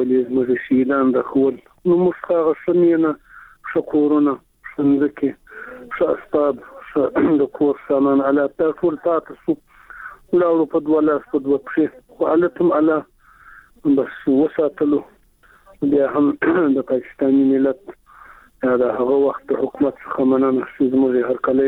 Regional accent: Zabul, Afghanistan; خامخا زه خو د زابل ولایت یم

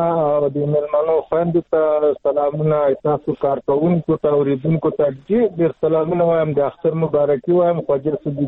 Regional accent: Afghanistan; موږ خو افغانان یو، موږ خو د دې وطن خلک یو.

